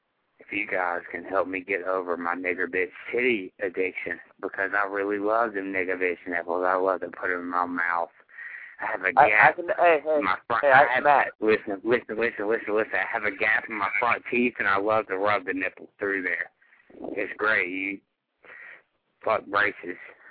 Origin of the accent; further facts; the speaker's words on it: Tampa, Florida, United States; I'm from Tampa.